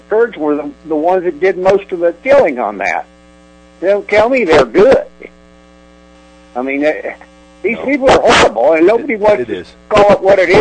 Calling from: Independence, Missouri, United States; Independence, Missouri.

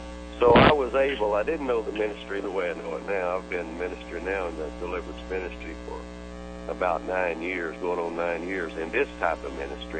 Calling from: Oklahoma City, Oklahoma, United States; I'm calling from Oklahoma City, Oklahoma.

